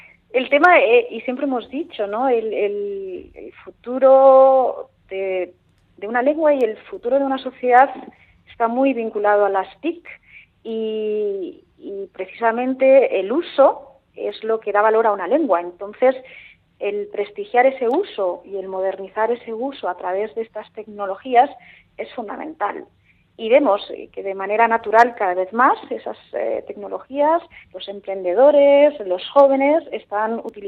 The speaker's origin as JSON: {"language": "Spanish", "town": "Barcelona", "region": "Catalonia", "country": "Spain", "tie": "born there", "lives_now": "Bilbao, Spain", "said": "bilbotarra naiz, ya, de adopción. Yo nací en Barcelona y, como digo yo, soy de esas de Bilbao, que nace donde quiere, uh-huh. Y ya me siento y tengo el privilegio de ser bilbotarra de adopción"}